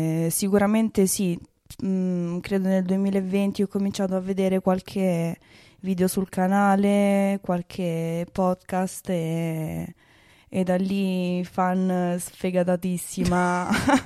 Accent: Rome, Lazio, Italy; ho 22 anni e vengo da Roma.

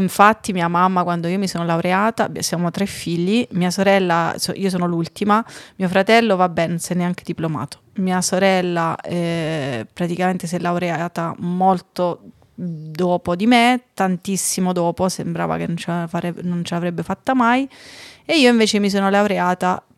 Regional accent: Basilicata, Italy; vengo da Basilicata, così è.

